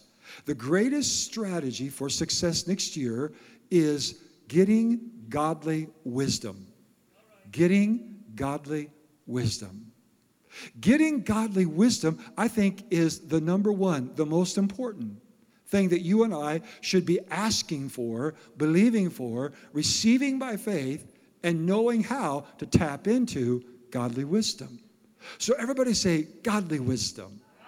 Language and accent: English; Iowa, United States; Now, I grew up in Iowa, and if you're from Iowa, you know it's a wrestling state.